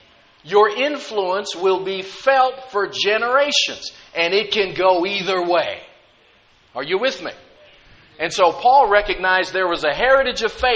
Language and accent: English; Athens, Attica, Greece; we actually lived in Athens. And I remember growing up in Athens and seeing things